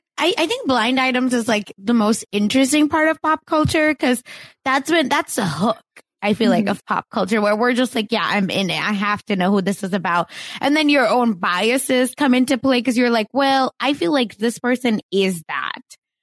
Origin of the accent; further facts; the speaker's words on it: Mumbai, Maharashtra, India; And then I am from Mumbai, which is where Bollywood is.